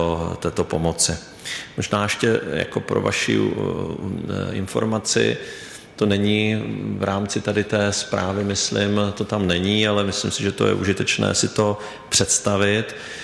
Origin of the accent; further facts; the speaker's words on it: Brno, South Moravian Region, Czechia; Tak a když to srovnám potom například v Brně, jako já jako Brňák